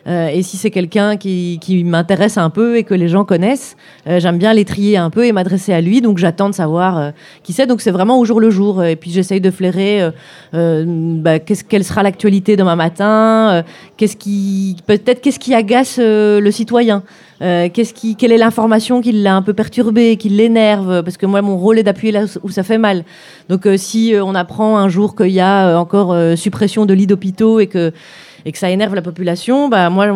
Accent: Belgium; Je me suis dit, ben, je suis chez moi, moi, en tant que belge.

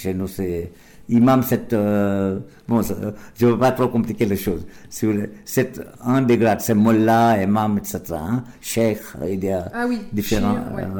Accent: Gujarat, India; first language Gujarati; French is a second language; Ma langue maternelle, qui est en réalité de Gujarat, le Gujarati.

